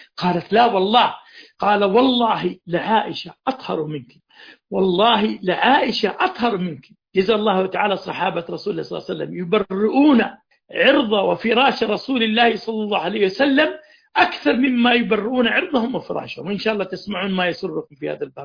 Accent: Saudi Arabia; عندنا في السعودية

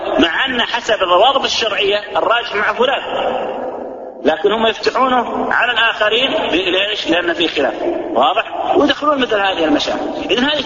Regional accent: Saudi Arabia; عندنا في السعودية

